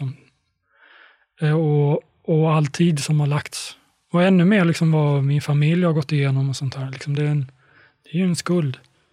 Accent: Sweden; och att jag är svensk

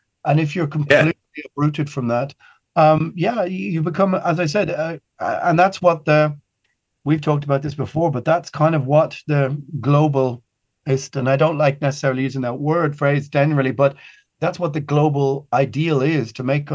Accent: Ireland; look, I'm Irish. If you want to play that game, we can go into Irish history.

